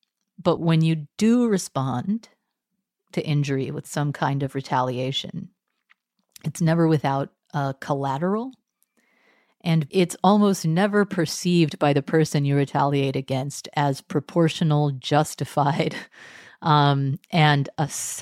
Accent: Texas, United States; I was raised Methodist in Texas, and I converted to Catholicism later in life while I was earning my degree in Christian theology at Cambridge as a Marshall Scholar.

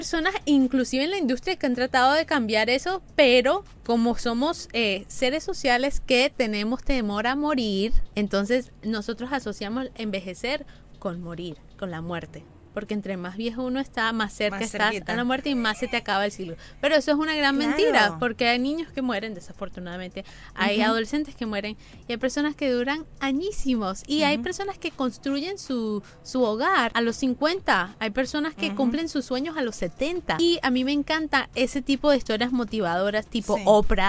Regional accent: Colombia; yo soy colombiana.

